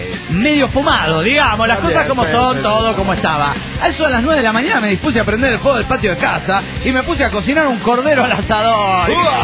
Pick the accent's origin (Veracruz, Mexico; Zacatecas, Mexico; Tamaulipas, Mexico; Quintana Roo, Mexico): Quintana Roo, Mexico; Chetumal; de Chetumal, que en Tanaro, México.